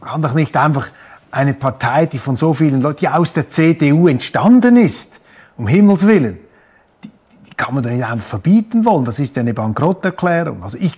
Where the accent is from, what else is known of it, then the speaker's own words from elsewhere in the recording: Switzerland; Ich bin ein Schweizer.